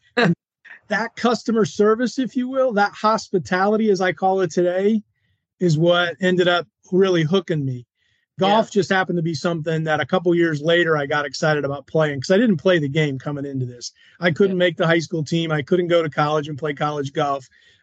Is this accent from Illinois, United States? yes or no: no; Jackson, Michigan, United States; also born or lived in Dayton, Ohio; We had moved. As a family, we moved from Dayton, Ohio to a little city called Jackson, Michigan, just west of Detroit by an hour or so. I was getting ready to start seventh grade